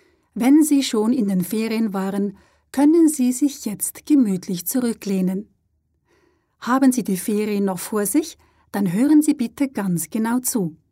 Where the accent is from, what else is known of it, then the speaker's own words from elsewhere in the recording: Switzerland; Denn auch ich als Schweizerin mag es gar nicht, wenn man mich überraschend besucht.